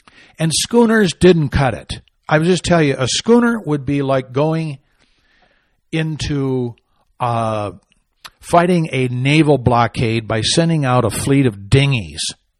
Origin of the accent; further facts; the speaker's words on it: Michigan, United States; born there; Up in the land of my nativity, I was born in Michigan.